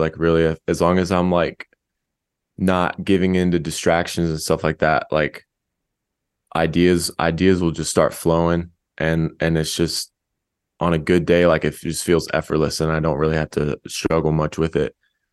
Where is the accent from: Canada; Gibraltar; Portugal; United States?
United States; San Antonio, Texas; I'm a rapper from Hill Country of Texas, San Antonio area.